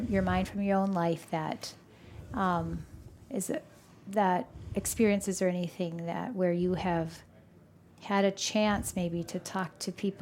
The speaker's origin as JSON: {"language": "English", "country": "Canada", "said": "we are from Canada."}